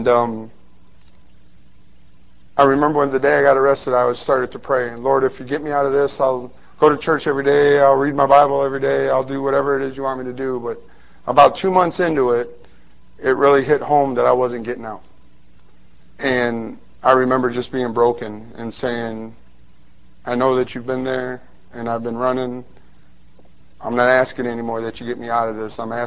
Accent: Lake Station, Indiana, United States; now in South Haven, United States; I grew up in Lake Station, Indiana. I'm from South Haven, Michigan now.

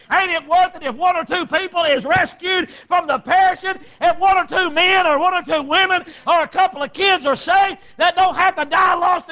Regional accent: North Carolina, United States; as I was growing up in North Carolina in the mountains up there

